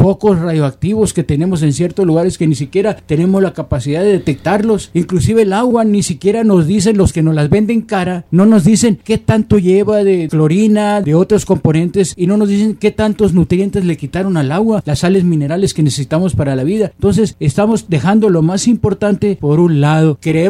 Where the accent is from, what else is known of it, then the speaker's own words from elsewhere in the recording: Mexico; Los mismos mexicanos somos nuestros propios enemigos, somos los mismos mexicanos los que estamos dejando que todo esto suceda.